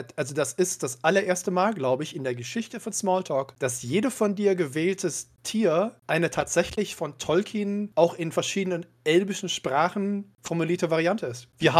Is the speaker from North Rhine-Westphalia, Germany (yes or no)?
yes; Cologne, North Rhine-Westphalia, Germany; born there; Also ich muss an dieser Stelle mal ganz kurz als gebürtiger Kölner, wie ja vielleicht einige wissen, da reingrätschen.